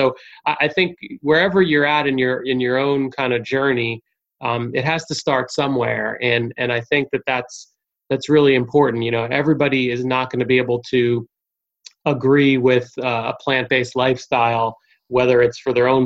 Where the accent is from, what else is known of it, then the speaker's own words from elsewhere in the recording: New Jersey, United States; moved away as an adult; now in Atlanta, United States; I'm originally from New Jersey. I went to school in North Carolina at Wake Forest. So I kind of slowly started heading down south and ended up, you know, down in Atlanta.